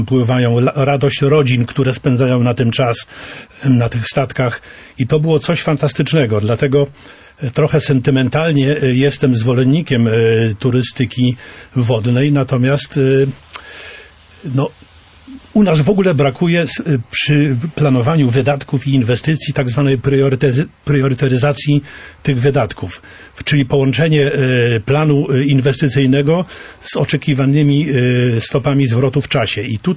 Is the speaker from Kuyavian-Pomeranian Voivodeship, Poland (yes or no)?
yes; Bydgoszcz, Kuyavian-Pomeranian Voivodeship, Poland; a pochodzę z Bydgoszczy, gdzie w tak zwanym Brydułyściu był ośrodek turystyki rzecznej